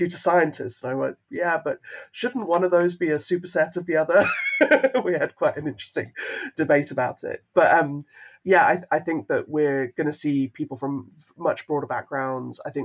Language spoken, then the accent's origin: English; South Africa; I was very lucky growing up in South Africa.